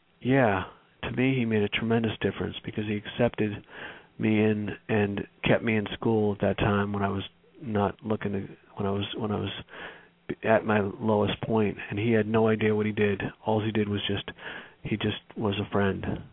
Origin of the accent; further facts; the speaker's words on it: New York, United States; My freshman year at University of Massachusetts, I'm from New York, so it's a state school in Massachusetts.